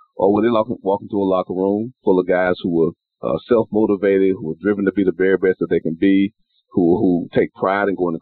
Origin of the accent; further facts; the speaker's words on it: Quincy, Florida, United States; growing up in Quincy, Florida, a small town, small community, there wasn't much else to do, you know.